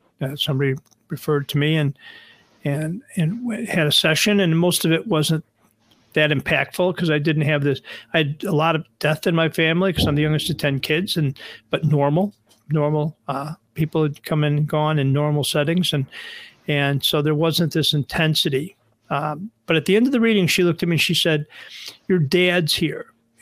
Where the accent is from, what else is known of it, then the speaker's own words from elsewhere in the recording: Buffalo, New York, United States; I grew up in Buffalo, so we're going to watch a Buffalo Bills game together.